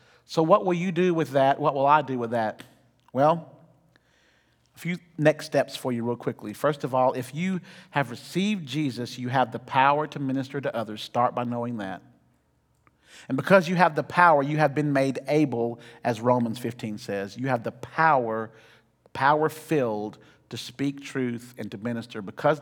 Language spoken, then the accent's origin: English; United States; Secondly, we are not European. We are American, right? So we don't have royal family.